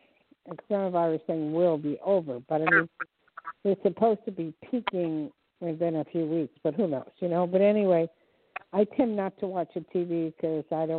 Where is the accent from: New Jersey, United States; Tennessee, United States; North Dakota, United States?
New Jersey, United States; Newark; born there; I was born in Newark. I lived in Hillside, Lakewood, Bellevue, Bluefield, Toms River, West New York, New Jersey, and it goes on.